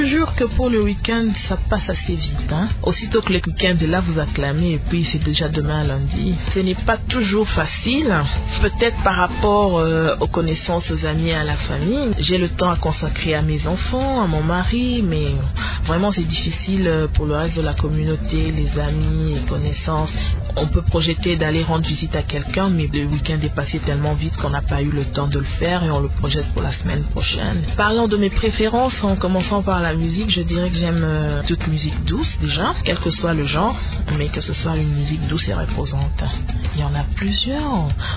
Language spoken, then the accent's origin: French; DR Congo; puisqu'on est congolaise.